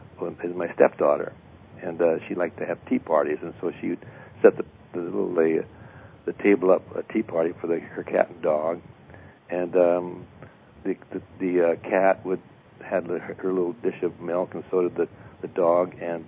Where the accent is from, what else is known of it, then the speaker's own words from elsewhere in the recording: Santa Barbara, California, United States; I attempted to do that here in Santa Barbara, my hometown